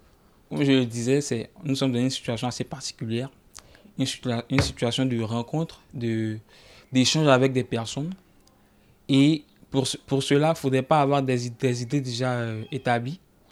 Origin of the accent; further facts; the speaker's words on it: Côte d’Ivoire; now in Tours, France; Je viens de Côte d'Ivoire. C'est-à-dire, je suis étranger.